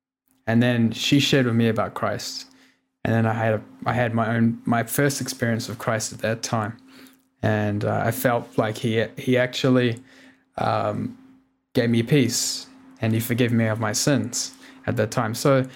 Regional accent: Auckland, New Zealand; also born or lived in New Plymouth; I grew up in Auckland and New Plymouth, New Zealand, and I had a loving family. In fact, when I was 1 year old, my parents split, and I lived with my stepfather and my mother and two siblings.

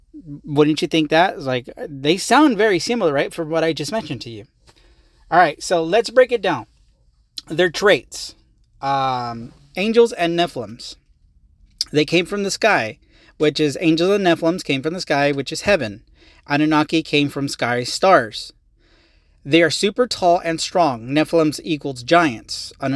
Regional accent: Visalia, California, United States; you're listening to the …'s podcast. Of course, duh, I am from Visalia, California, and I am currently a Uber driver.

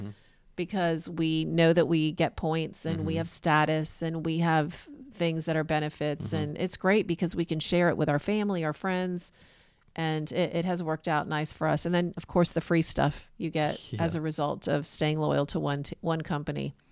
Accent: Florida, United States; Maybe it's because, again, we're from Florida, not from that area, but it was always a challenge.

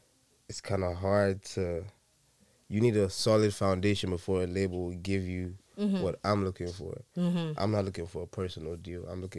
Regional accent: England, United Kingdom; I grew up in England, and that's really where I started

